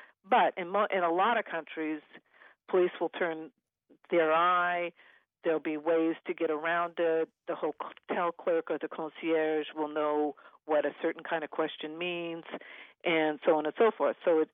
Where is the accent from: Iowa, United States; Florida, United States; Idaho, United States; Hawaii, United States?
Iowa, United States; I'm originally from Iowa, and I grew up with a train station in my small little town